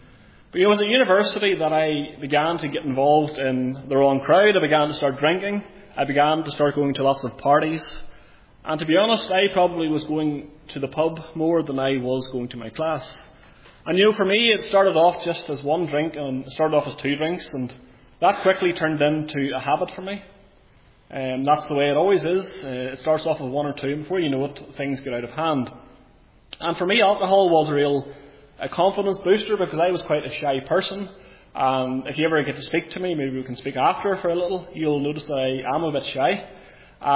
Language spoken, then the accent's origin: English; Lurgan, Northern Ireland, United Kingdom; And you maybe can detect from the accent that I'm from County Armagh. Spent most of my life living up in Craigavon and the town of Lurgan. And perhaps you'll have known from the invitations that I wasn't brought up in a Christian home, but I actually was raised as a Roman Catholic.